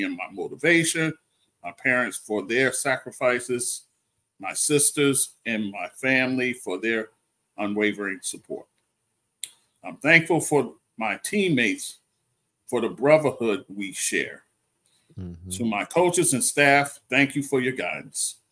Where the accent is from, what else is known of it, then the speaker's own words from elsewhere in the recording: New Orleans, Louisiana, United States; From growing up in New Orleans with a dream of making it to the NBA to having a 15-season career, fulfilling that dream.